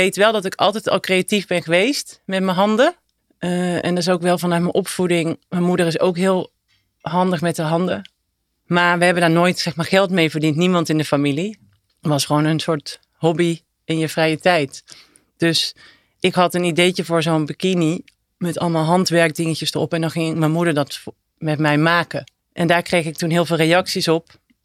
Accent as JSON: {"language": "Dutch", "town": "Eindhoven", "region": "North Brabant", "country": "Netherlands", "tie": "born there", "lives_now": "Amsterdam, Netherlands", "said": "ik ben dus geboren in Brabant, in Eindhoven. Ik woon al 20 jaar in Amsterdam."}